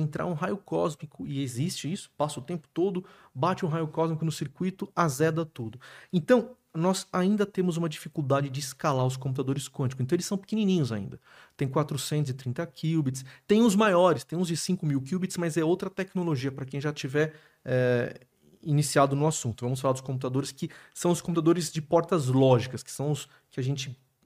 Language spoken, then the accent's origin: Portuguese; Sorocaba, São Paulo, Brazil; eu cresci em Sorocaba